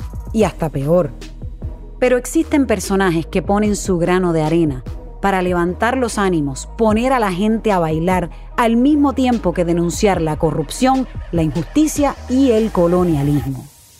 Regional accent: Puerto Rico; me incluyo yo también, que soy boricua

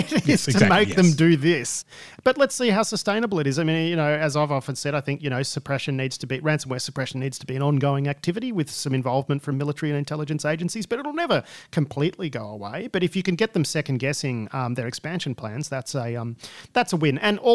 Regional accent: Australia; as an Australian who lives in a regional area.

